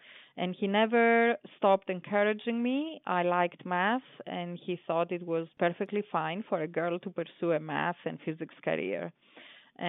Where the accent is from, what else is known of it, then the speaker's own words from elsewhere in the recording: Greece; English is a second language; So you may notice I have a subtle accent in my speaking, and I grew up in Greece